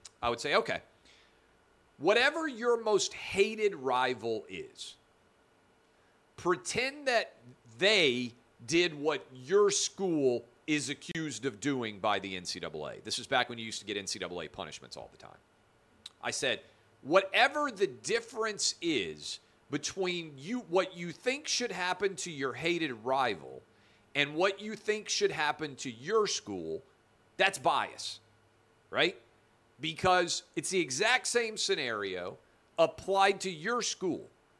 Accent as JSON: {"language": "English", "region": "the South", "country": "United States", "said": "I get it. I'm from the South. I grew up an SEC fan."}